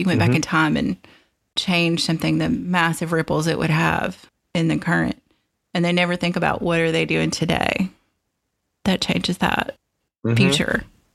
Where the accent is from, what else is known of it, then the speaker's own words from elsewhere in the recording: Appalachian South, United States; It is so much of the experience of growing up in the Appalachian South.